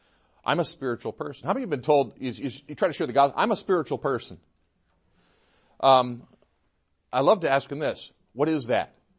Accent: Midwest, United States; also born or lived in South, United States; Growing up in the Midwest, having lived in the South, there's enough background in those two parts of the country

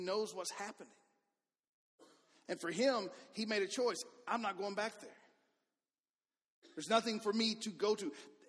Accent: Livingston, Alabama, United States; He is there, Alabama Coachella. That's in my hometown of Livingston.

